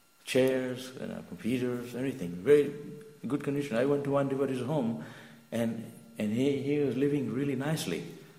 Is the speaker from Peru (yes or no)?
no; India; I'm not trying to say someone's better than the other, because I'm also from India.